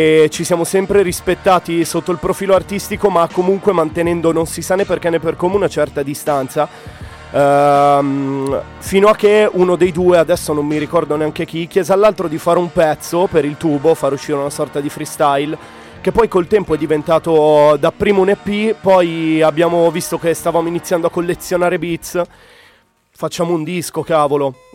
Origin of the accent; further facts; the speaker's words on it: Milan, Lombardy, Italy; io sono di Milano e lui di Trento